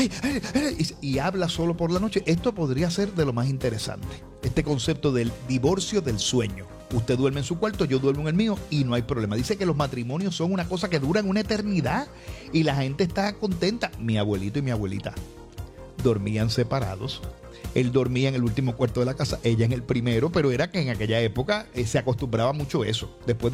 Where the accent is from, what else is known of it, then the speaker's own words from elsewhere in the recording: Puerto Rico; nosotros somos insulares los puertorriqueños porque nos quedamos mirando para adentro